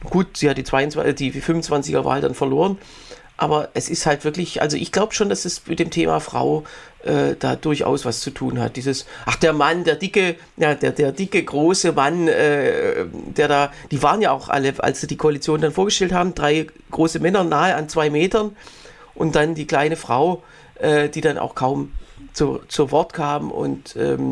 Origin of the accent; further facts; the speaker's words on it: Baden-Württemberg, Germany; als Schwabe bin ich da sowieso solidarisch